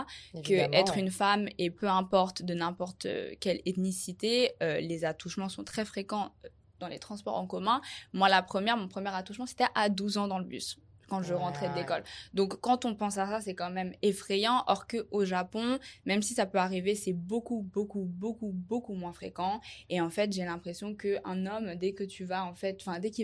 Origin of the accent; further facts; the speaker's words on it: Paris, Île-de-France, France; now in Japan; je suis française. Je suis born and raised à Paris. Mon père, il est français. Je suis française.